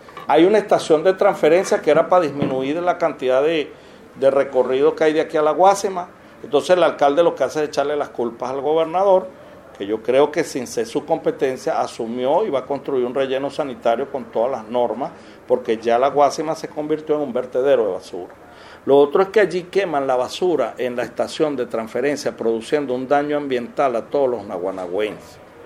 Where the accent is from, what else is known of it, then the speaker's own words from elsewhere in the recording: Barquisimeto, Lara, Venezuela; born there; now in Naguanagua, Venezuela; yo nací en Barquisimeto, pero uno no es donde nace, uno es donde se queda luchando. Y yo, bueno, yo llegué a Naguanagua hace más de 30 años, ¿no?